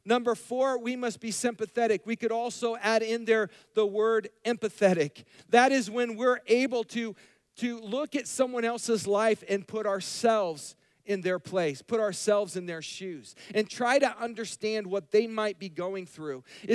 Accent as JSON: {"language": "English", "country": "United States", "tie": "born there", "said": "I was born in America and that's just because where God chose to place me."}